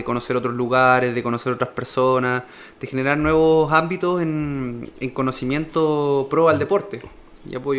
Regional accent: Dalcahue, Los Lagos, Chile; Yo como soy de lejos, soy de Chiloé, de Dalcahue, me demoro aproximadamente como 5 horas y media en llegar a Osorno.

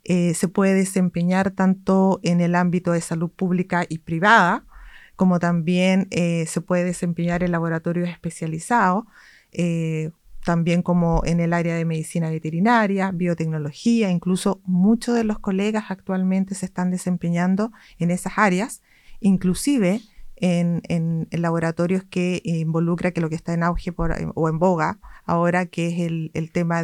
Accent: Arica, Arica y Parinacota, Chile; Yo soy ariqueña, nací y criada en Arica. Estudié en la Universidad de Tarapacá.

